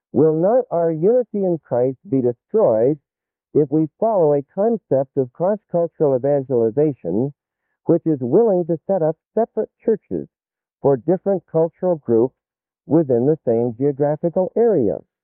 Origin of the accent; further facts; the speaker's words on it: United States; I was brought up in the United States